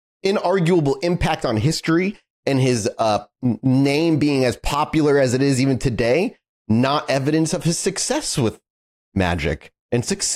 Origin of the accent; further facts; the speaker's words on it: New England, United States; now in Texas, United States; Texas summer, I'm not built for it. I'm from New England.